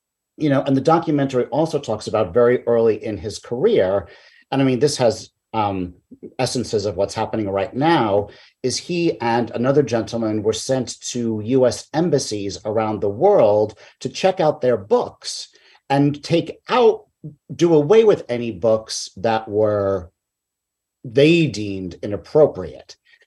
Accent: Queens, New York, United States; It is, but you know, I grew up in Queens. Roy was from Queens. I grew up around people, you know, like this.

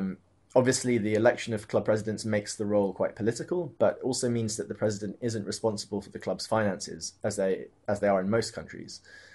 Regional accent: London, United Kingdom; I'm a journalist from London.

